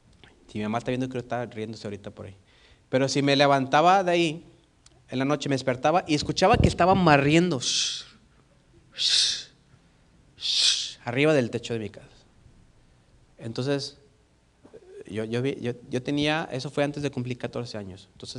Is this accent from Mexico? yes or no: yes; Mexico; nosotros como mexicanos salimos y prendemos las luces y estamos más seguros, ¿no?